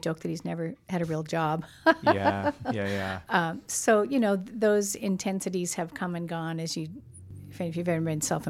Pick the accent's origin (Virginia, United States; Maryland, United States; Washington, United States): Washington, United States; Seattle; Well, we've always lived in the Seattle area. Steve's from Portland and I grew up in Seattle.